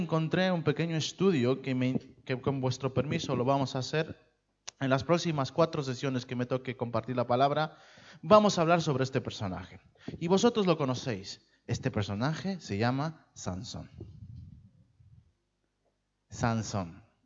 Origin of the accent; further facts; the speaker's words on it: Peru; Nuestro país, los que somos de Perú, sabemos que no tenemos gobierno